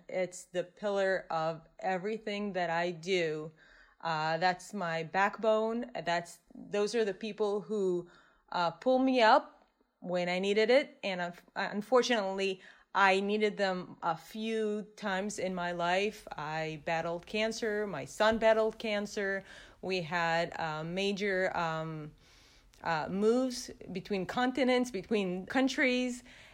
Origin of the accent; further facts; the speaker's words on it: Israel; And again, growing up in Israel, this is something very near and dear to my heart.